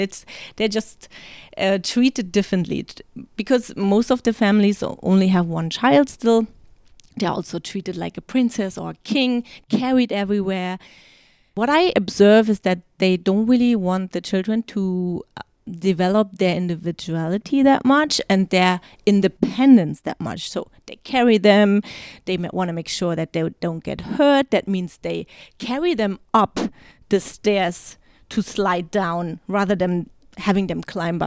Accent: Germany; English is a second language; now in China; So what I'm used to from Germany, just going out with the three kids by myself, is here often just not possible.

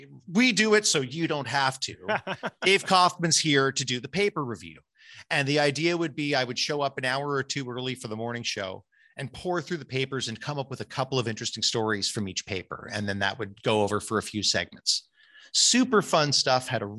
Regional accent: Montreal, Quebec, Canada; And back to what I said at the start, being an English Montrealer is this weird kind of layered onion in whatever it means to be from this country.

